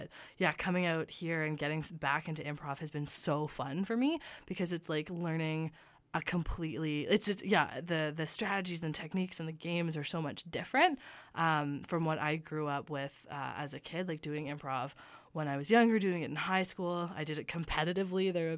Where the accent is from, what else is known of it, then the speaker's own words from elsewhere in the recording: Toronto, Ontario, Canada; moved away; So I grew up in Toronto